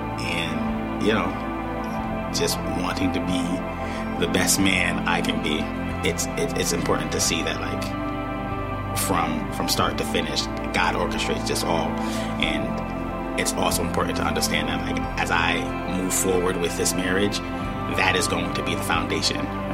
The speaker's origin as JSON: {"language": "English", "town": "New Haven", "region": "Connecticut", "country": "United States", "tie": "born or raised there", "said": "I grew up, born and raised in New Haven."}